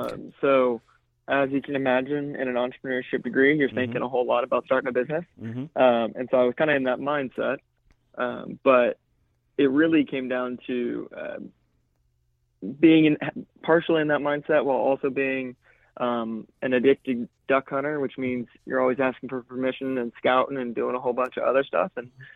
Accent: Edmond, Oklahoma, United States; I'm originally from Edmond, Oklahoma.

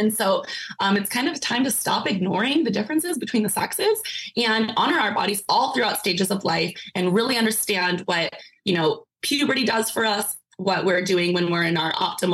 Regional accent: Arizona, United States; now in San Diego, United States; Yes, I live in San Diego and I was raised in Arizona. So I don't know seasons at all.

